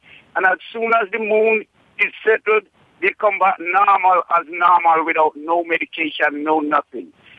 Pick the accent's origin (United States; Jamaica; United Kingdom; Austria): Jamaica; I'm from Jamaica, and I'm 64 years old, and I've been watching eclipse ever since.